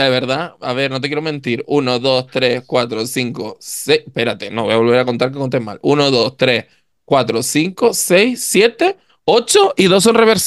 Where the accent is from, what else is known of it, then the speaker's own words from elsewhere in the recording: Canary Islands, Spain; pero en la cintura para abajo, como buena canaria, sabemos que podemos ir en chola, pantalones cortos